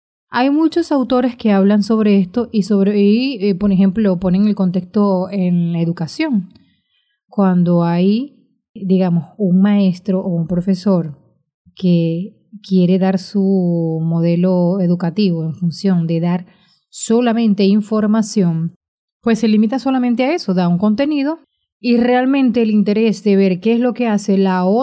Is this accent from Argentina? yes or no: no; Venezuela; recuerdan que yo soy venezolana, estoy aquí en América Latina